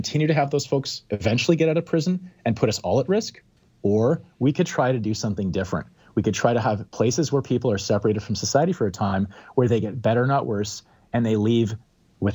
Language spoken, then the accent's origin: English; Calgary, Alberta, Canada; now in Vancouver, Canada; I live in downtown Vancouver. I grew up in Calgary.